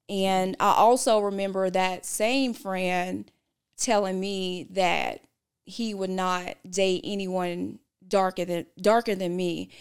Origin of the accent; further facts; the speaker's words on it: Mississippi, United States; that's what I have to say as far as a person growing up in Mississippi. I knew that I was not, it was not destined for me to stay in Mississippi.